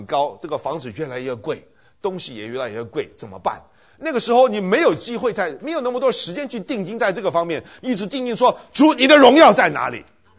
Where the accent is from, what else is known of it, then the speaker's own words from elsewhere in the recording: China; 我们中国人呢，说实在的，不够勤快。